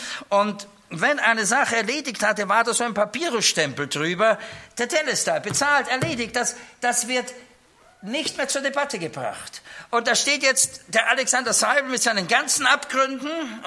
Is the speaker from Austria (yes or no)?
yes; Austria; ich als Österreicher, meine Frau Schweizerin